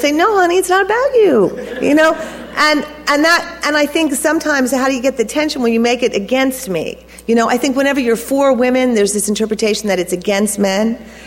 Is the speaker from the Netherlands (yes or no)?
no; United States; I come from America, I'm white, I'm upper middle class.